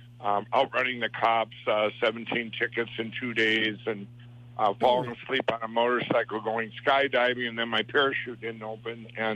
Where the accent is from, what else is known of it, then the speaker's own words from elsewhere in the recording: Minnesota, United States; Well, I grew up in Minnesota, and I come from a family.